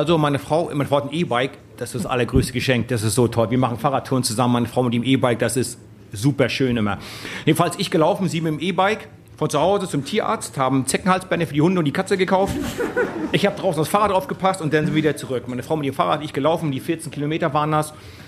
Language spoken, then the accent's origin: German; East Germany, Germany; keine Frage über den alten Osten, wo ich groß geworden bin.